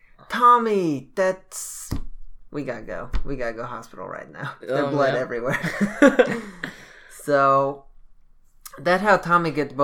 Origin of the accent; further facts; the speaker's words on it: United States; And I take offense because I'm like, no, I'm American. I speak perfect English.